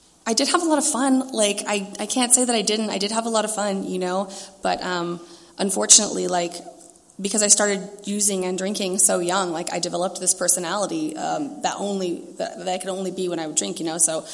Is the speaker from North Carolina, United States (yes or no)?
no; Rancho Bernardo, California, United States; I grew up in North County, like Rancho Bernardo area. I guess that's Northeast County.